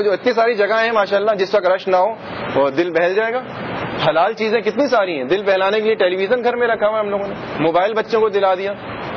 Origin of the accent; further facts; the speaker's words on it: Hyderabad, Sindh, Pakistan; born there; also born or lived in Jeddah, Saudi Arabia / Karachi, Pakistan; میں یہاں حیدرآباد میں پیدا ہوا, والد صاحب میرے جدہ میں رہتے ہیں, تو 6 مہینے کا تھا, اس کے بعد جدہ مکہ, جدہ سے یہاں کراچی سے جدہ, جدہ سے کراچی, ہر سال آنا جانا ہوتا ہے.